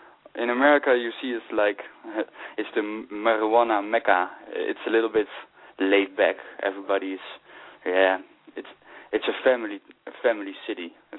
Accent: Netherlands; The Netherlands. I'm from the Netherlands. I'm from Europe. Yes, I'm from a small fucked up village.

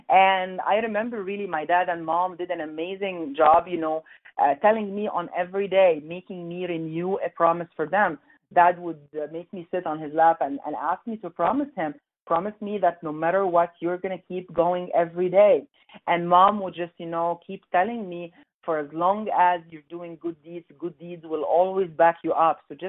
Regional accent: Egypt; Growing up in Egypt by that time, long time ago

